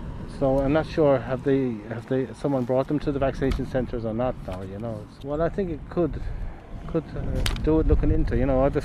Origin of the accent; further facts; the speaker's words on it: Castlebar, Connacht, Ireland; I'm from Castlebar, County Mayo.